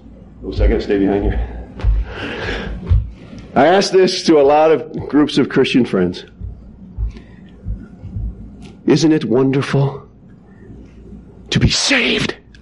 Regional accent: New England, United States; I'm from New England. In New England, we can talk a mile a minute.

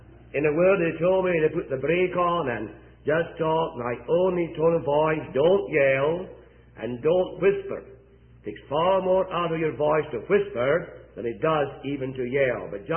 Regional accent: Scotland, United Kingdom; I ought to try and, being a Scotsman, try and save my breath a bit more.

